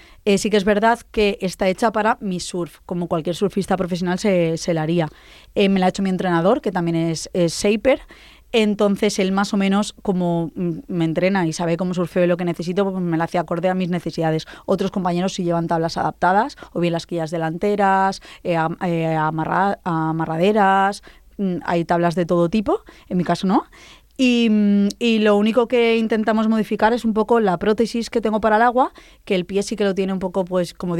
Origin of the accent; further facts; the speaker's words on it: Valencia, Valencian Community, Spain; Pero es verdad que yo siempre me he criado en la playa, soy de Valencia, desde bebé.